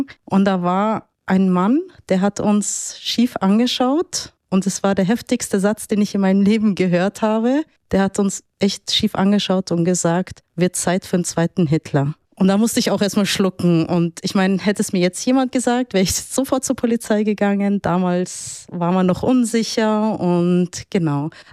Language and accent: German; Munich, Bavaria, Germany; born there; meine Geschwister und ich sind hier geboren in München.